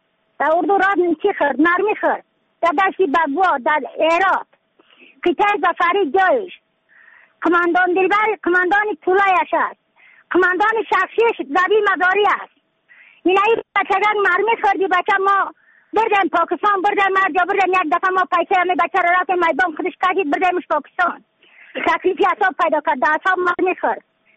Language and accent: Persian; Badakhshan, Afghanistan; از بدخشان هستم، مرکز بدخشان، ولسوالی اقلی پایان، قیره اوپینگ.